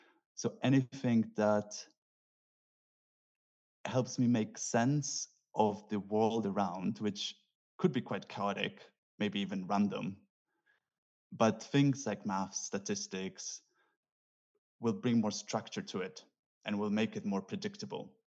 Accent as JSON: {"language": "English", "country": "Poland", "tie": "born or raised there", "said": "So I grew up in Poland."}